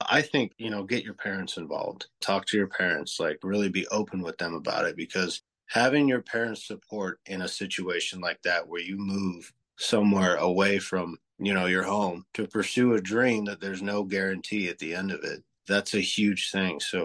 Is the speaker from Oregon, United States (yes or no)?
yes; Sisters, Oregon, United States; now in Nashville, United States; my biggest challenge is where I grew up in Oregon and Sisters. Well, when I lived there's like 1,200 people. My back door backed up to, I think it was like 150 miles worth of wilderness. So I literally grew up in the woods.